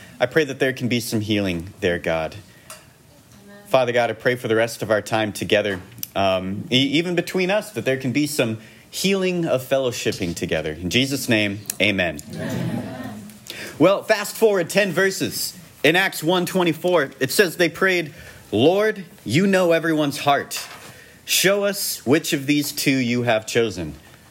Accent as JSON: {"language": "English", "town": "Bend", "region": "Oregon", "country": "United States", "said": "I'm from Bend, and raise your hand if you're also from Bend."}